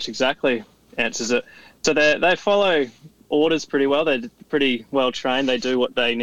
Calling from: Melbourne, Victoria, Australia; I'd just like to say I'm listening from Melbourne, Australia, and I'm loving the whole streaming community

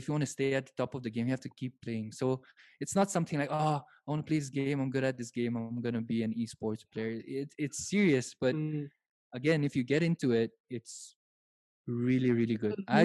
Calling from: Mizoram, India; Right now we're tuned in from Delhi. I'm tuning in from Mizoram.

